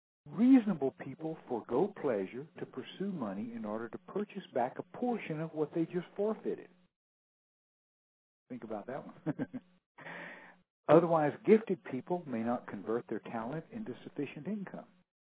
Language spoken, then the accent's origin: English; Houston, Texas, United States; I'm from Houston, home of Enron, home of Stanford.